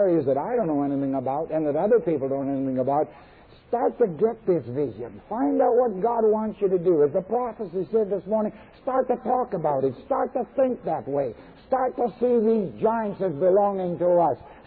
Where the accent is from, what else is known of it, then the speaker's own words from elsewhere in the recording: Canada; I'm a Canadian.